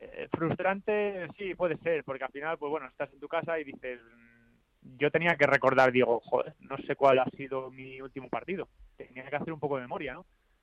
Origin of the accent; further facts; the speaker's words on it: Soria, Castile and León, Spain; Sí, soy de Soria.